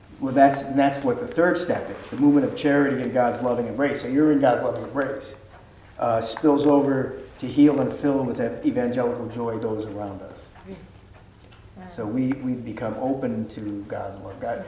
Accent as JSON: {"language": "English", "region": "Connecticut", "country": "United States", "tie": "born or raised there", "said": "And I grew up in Connecticut."}